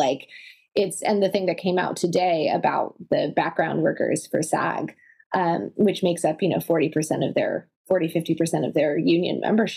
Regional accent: Italy; also born or lived in United States; I grew up in Italy, half here and half in the States.

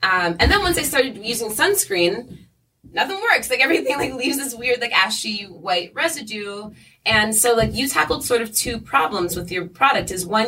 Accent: United States; I grew up on the Delaware River, and so we are always in the sun. I grew up in the country, girl.

